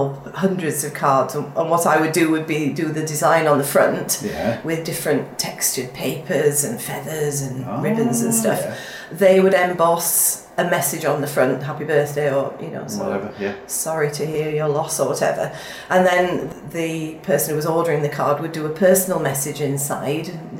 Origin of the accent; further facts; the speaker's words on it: Swansea, Wales, United Kingdom; I come from Swansea, which is the wettest city in Britain.